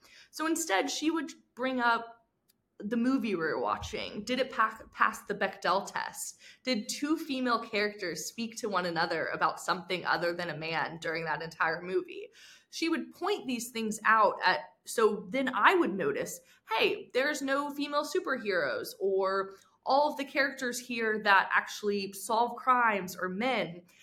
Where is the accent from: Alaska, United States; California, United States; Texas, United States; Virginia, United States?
Virginia, United States; Roanoke; also born or lived in Arlington; I was born in Arlington, Virginia, so consider DC and the Northern Virginia area home, but also was raised in Roanoke, Virginia, so Southwestern Virginia is also near and dear to my heart